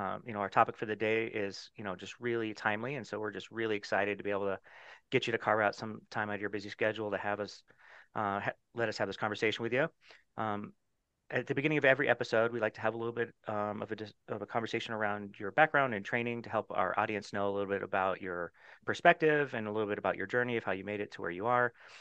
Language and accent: English; Phoenix, Arizona, United States; And I'm from Phoenix, so.